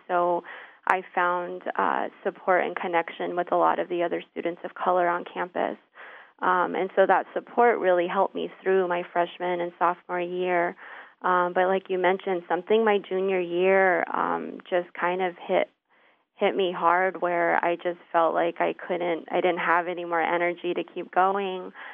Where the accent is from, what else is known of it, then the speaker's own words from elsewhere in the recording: Albuquerque, New Mexico, United States; also born or lived in Navajo Nation; I was born on the Navajo Nation and grew up in Albuquerque, New Mexico.